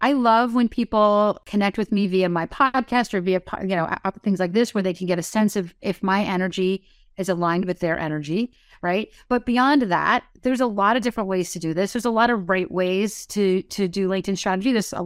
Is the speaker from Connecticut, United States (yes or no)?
no; New Jersey, United States; I talk 100 miles an hour. I'm from New Jersey.